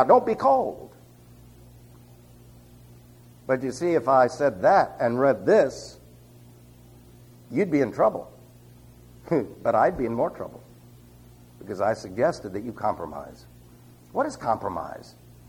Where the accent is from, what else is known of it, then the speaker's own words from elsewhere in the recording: New York City, New York, United States; now in Western United States; Now, I am from New York City. I was raised in a city where your yea is either yea or your nay is nay. Until I moved to the West, I didn't know what vacillation was all about.